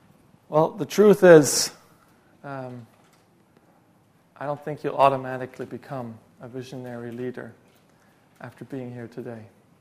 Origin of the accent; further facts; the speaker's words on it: Bern, Switzerland; moved away as an adult; also born or lived in England / France / Denmark; now in Germany; I was born in Andrews. I grew up in Bern, Switzerland.